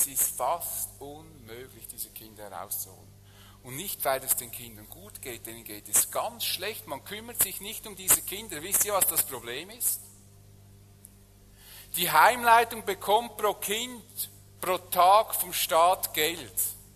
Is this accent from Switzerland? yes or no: yes; Switzerland; wir werden das als Schweizer Diplomaten